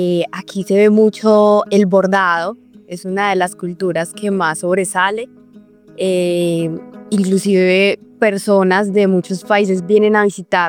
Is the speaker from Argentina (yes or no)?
no; Cartago, Valle del Cauca, Colombia; Soy de Cartago Valle, un municipio con mucha historia, cultura y personas de mucha calidad.